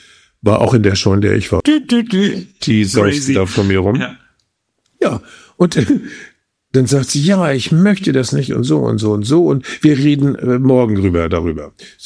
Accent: Hamburg, Germany; Ich war ja Deutsch, ich sag, ja, ich komme aus Hamburg.

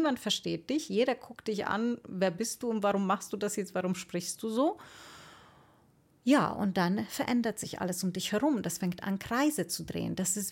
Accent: Poland; now in Germany; Und das darf ich sagen hier als Polin, ich bin hierher gekommen vor, wann war das, 96

